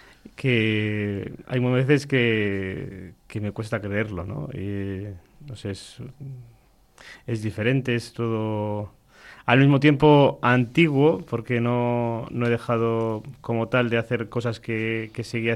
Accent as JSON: {"language": "Spanish", "town": "Madrid", "region": "Community of Madrid", "country": "Spain", "also_born_or_lived": "Paris", "said": "Sí, yo soy originario de Madrid. Nací en Madrid, pero bueno, toda mi familia vive en Móstoles. Yo a los 18 años me fui a estudiar a París y allí estuve pues unos cuantos años, 7 años. Y luego volví a Madrid"}